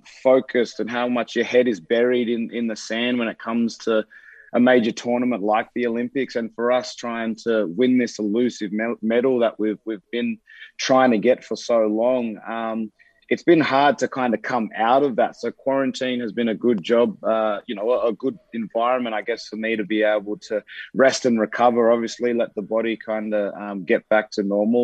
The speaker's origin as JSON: {"language": "English", "country": "Australia", "said": "everyone coming together and being as one as Australian. And I think that's what I carry when I put on the green and gold."}